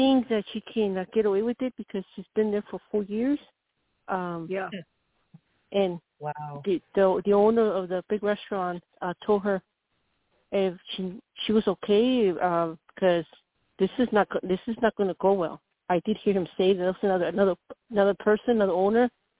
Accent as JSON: {"language": "English", "region": "Colorado", "country": "United States", "said": "I'm from Colorado."}